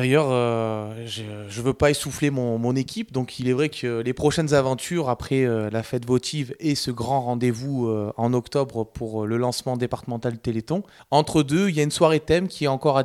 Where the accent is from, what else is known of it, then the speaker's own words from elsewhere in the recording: Digne, Provence-Alpes-Côte d'Azur, France; je suis un Dinois, je suis né à Digne